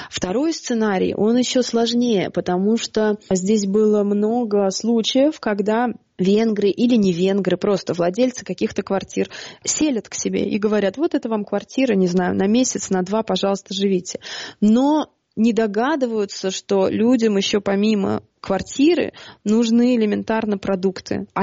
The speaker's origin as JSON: {"language": "Russian", "region": "Moscow", "country": "Russia", "moved": "yes", "lives_now": "Budapest, Hungary", "said": "Я москвичка, но я даже не уверена, что я могу так про себя сказать. Я уже 9 лет живу в Будапеште."}